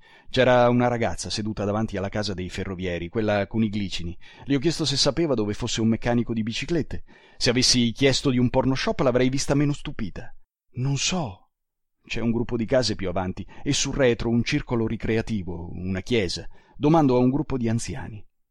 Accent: Ferrara, Emilia-Romagna, Italy; Sì, perché io sono di Ferrara e a lavorare voglio andarci in bicicletta.

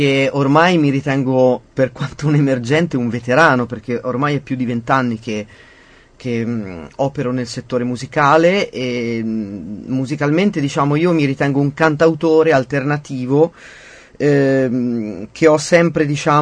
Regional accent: Livorno, Tuscany, Italy; Il secondo brano si intitola … è una canzone assolutamente dedicata alla mia città natale.

